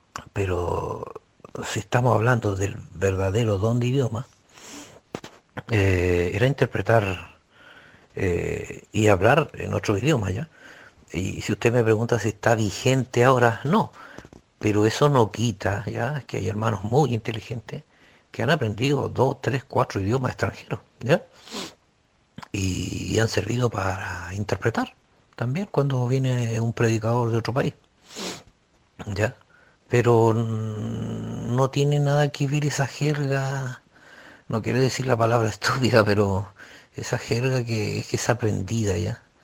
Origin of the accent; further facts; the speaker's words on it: Chile; yo soy chileno y sepa inglés, francés, portugués